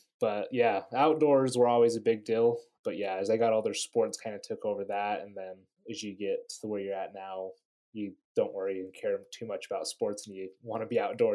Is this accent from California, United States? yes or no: no; Blanding, Utah, United States; Yeah, I am the youngest of six kids. I grew up in Blanding, Utah, which is where I currently live.